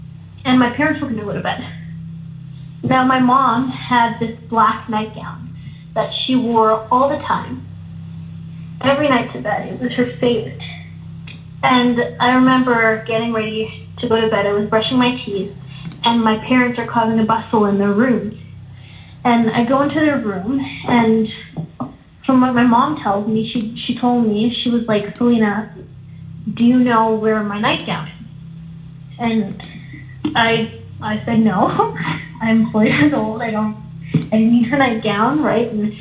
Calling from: Calgary, Alberta, Canada; I'm calling in from Calgary, Alberta in Canada.

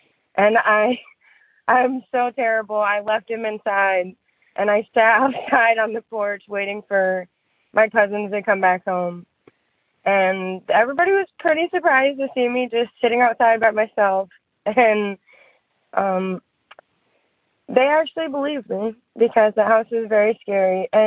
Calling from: Kalamazoo, Michigan, United States; I'm calling from Kalamazoo, Michigan.

